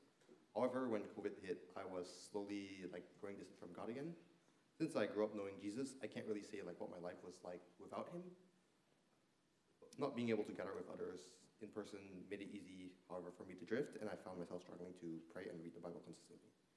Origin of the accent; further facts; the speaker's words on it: Singapore; now in United States; Growing up in Singapore, I was always raised as a Christian. My parents raised me in the church from a young age.